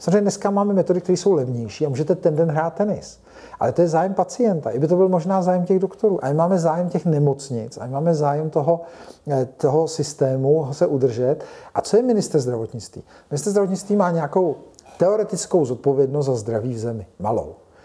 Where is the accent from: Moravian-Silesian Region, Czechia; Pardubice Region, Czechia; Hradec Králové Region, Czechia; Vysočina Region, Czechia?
Vysočina Region, Czechia; přece úplně jiný potřeby máte u nás na Vysočině